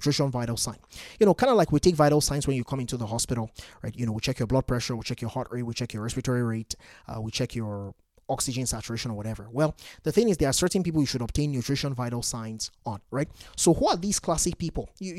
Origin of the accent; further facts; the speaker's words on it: Nigeria; Growing up in Nigeria was a tough life, right?